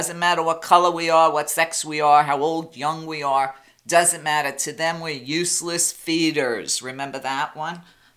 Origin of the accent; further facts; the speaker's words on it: New York, United States; And because I grew up in New York at the same time as Trump, I know the definition of a skank.